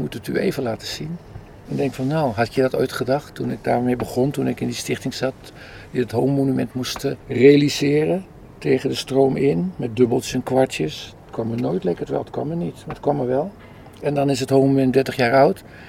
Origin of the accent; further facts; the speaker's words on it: Amsterdam, North Holland, Netherlands; Ik ben geboren in het Onze Lieve Vrouwengasthuis. Toen konden mijn ouders een huis krijgen in Slotermeer.